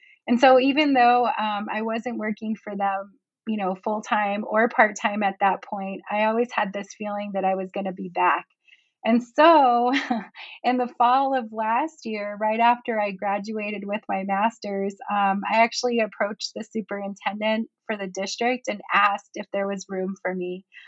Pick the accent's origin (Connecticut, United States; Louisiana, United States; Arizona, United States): Arizona, United States; Phoenix; now in Tucson, United States; And originally, I am from Phoenix, Arizona. I actually came here from Phoenix for the U of A when I started going to school as an undergraduate.